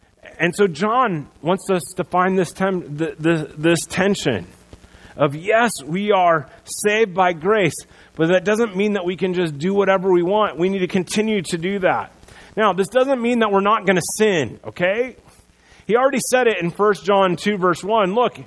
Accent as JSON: {"language": "English", "town": "Sioux Center", "region": "Iowa", "country": "United States", "tie": "born or raised there", "also_born_or_lived": "Chicago / Pella", "said": "I was born in Chicago. I lived there for 2 months. I moved to Pella. After that, I moved to Sioux Center."}